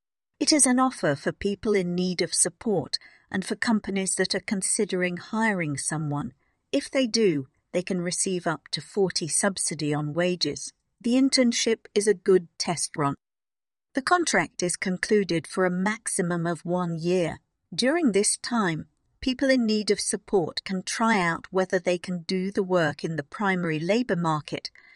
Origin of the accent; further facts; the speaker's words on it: Germany; now in East Belgium, Belgium; I am a philosopher. I come from Germany and live now in East Belgium.